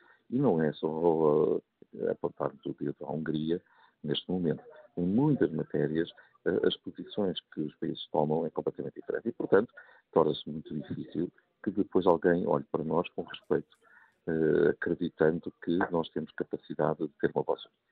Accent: Portugal; E já agora, Deus queira que, como português

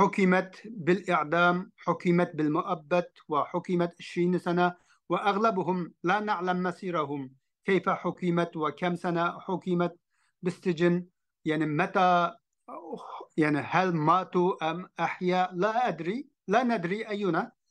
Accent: Hotan, Xinjiang, China; Arabic is a second language; خاصة يعني للمناطق الجنوبية مثل مدينة خوتن، هي مدينتي، ومن خوتن إلى كاشغر

